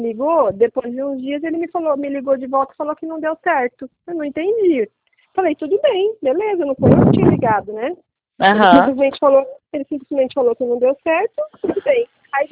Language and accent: Portuguese; Araraquara, São Paulo, Brazil; Eu sou de Araraquara.